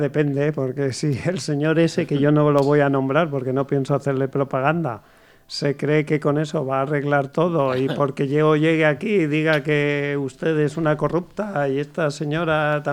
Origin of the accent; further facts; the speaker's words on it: Valencian Community, Spain; yo soy un europeísta, europeo en el mundo, español en Europa y valenciano en España, y eso no me lo va a quitar nadie.